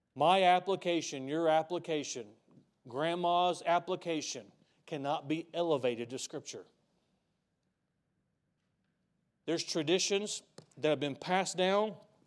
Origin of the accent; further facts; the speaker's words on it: the South, United States; You know, I'm from the South. We have our traditions. Our number one tradition is hating the North.